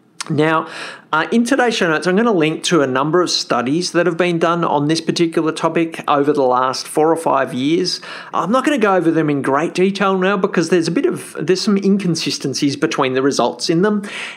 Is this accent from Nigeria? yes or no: no; Australia; I'm an Aussie.